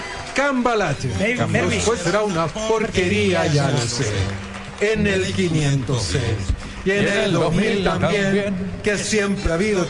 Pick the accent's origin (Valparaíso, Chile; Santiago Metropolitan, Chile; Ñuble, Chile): Valparaíso, Chile; Yo crecí en Valparaíso de la mano de mi papá y de mi abuelo.